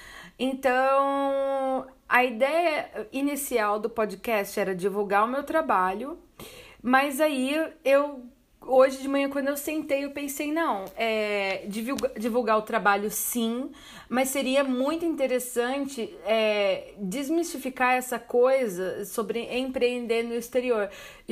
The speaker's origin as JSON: {"language": "Portuguese", "town": "Sorocaba", "region": "São Paulo", "country": "Brazil", "said": "Eu sou de Sorocaba, do interior do estado de São Paulo"}